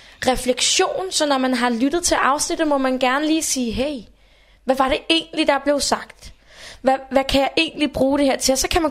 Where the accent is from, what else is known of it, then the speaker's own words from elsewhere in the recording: Region of Southern Denmark, Denmark; accent: Funen dialect; Jeg har fået at vide, at jeg skal smide den der fynske dialekt, og min dialekt, den er sådan lidt, ja.